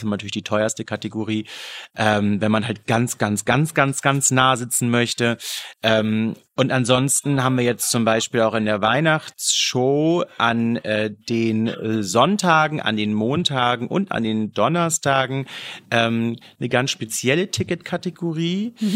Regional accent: Hamburg, Germany; ich bin Hamburger

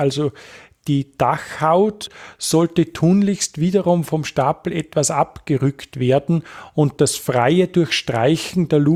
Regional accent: Bad Goisern, Upper Austria, Austria; für meinen Heimatort Bad Gäusern, südliches Oberösterreich

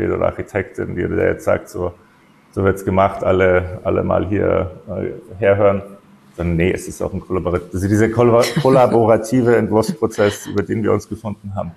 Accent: Munich, Bavaria, Germany; Felix und ich sind ja in München aufgewachsen oder ich bin ganz in München aufgewachsen.

